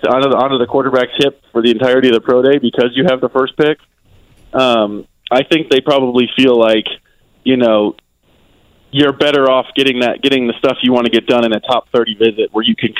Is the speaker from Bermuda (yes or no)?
no; Stanley, Wisconsin, United States; It's a tiny town about 20 minutes east of Eau Claire, and most people don't know where Eau Claire is.